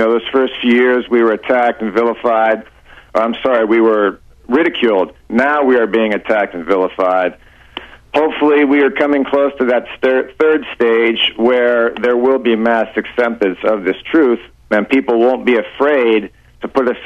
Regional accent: Erie, Pennsylvania, United States; I felt compelled to at least let people in Erie, Pennsylvania, my hometown, who read the paper, know that somebody who came from there doesn't believe in the official story of 9/11

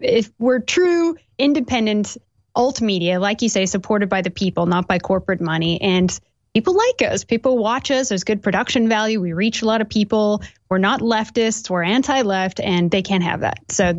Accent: United States; I'm American. Yeah, okay. I'm American.

